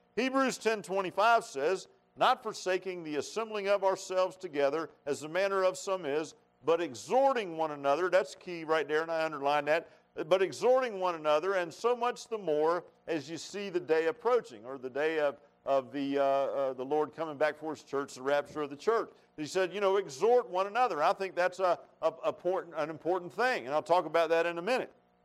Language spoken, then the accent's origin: English; Virginia Beach, Virginia, United States; I grew up in Virginia Beach. Now, that's a bigger city than Buchanan, by the way, folks.